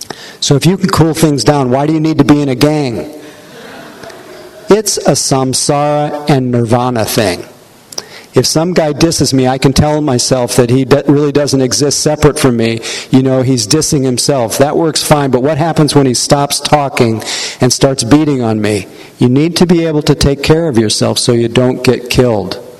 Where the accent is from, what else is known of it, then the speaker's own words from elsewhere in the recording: India; now in Wyoming, United States; It's not like when I was growing up in India. Everyone here in Wyoming is white.